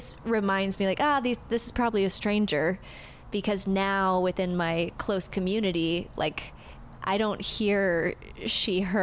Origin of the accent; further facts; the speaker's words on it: Ohio, United States; Whereas I'm from Ohio and like, like if any of my family members listen to this who live in Ohio, they're probably going to be so confused